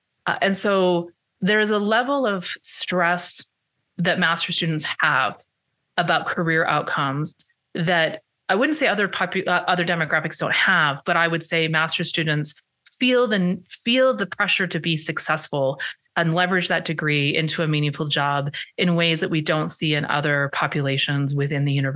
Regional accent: Canada; also born or lived in United States; so I'm Canadian and I studied in the States

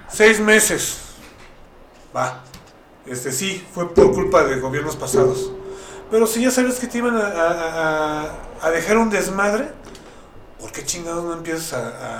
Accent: Tabasco, Mexico; Tabasco, mi tierra natal.

